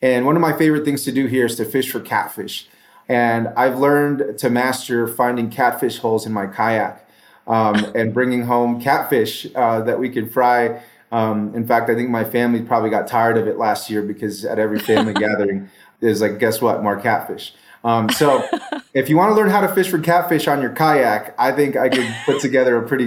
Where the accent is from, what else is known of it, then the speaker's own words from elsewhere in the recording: Mexico; I mean, I grew up in Mexico